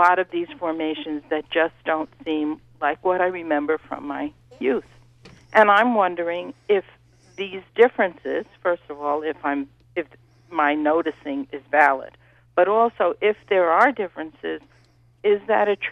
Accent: Brooklyn, New York, United States; I grew up in Brooklyn, New York, along the coastline.

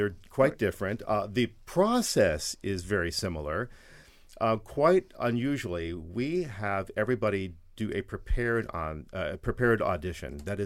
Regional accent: Steubenville, Ohio, United States; I grew up in a steel town, Steubenville, Ohio. We in the 1970s, there was still a very strong choral tradition in Steubenville.

